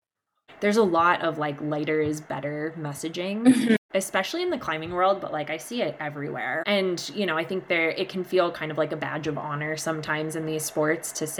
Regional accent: East Coast, United States; but I ended up moving out to Colorado. I grew up on the East Coast.

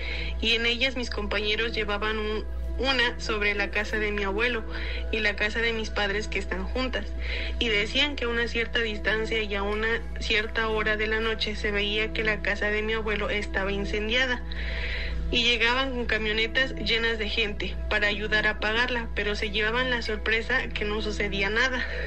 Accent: Tlaxcala, Mexico; now in Canada; Los escucho desde Canadá. Quiero contarles una pequeña historia de cuando estaba pequeña. Vivía en México. Soy del estado de Tlaxcala.

